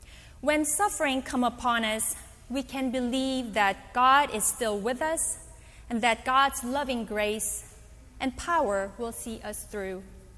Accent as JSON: {"language": "English", "region": "Seoul", "country": "South Korea", "tie": "born or raised there", "also_born_or_lived": "Seattle, United States", "second_language": "English", "moved": "yes", "lives_now": "Johns Creek, United States", "said": "I have been living in Johns Creek for 15 years, but I was born and raised in Seoul, Korea, immigrated to the United States, and lived in Seattle, Washington. I was born and raised in a fifth-generation Presbyterian family"}